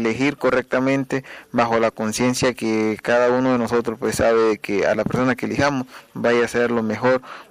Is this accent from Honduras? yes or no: yes; Honduras; Como hondureño, pues siempre estamos a la expectativa de un mejor futuro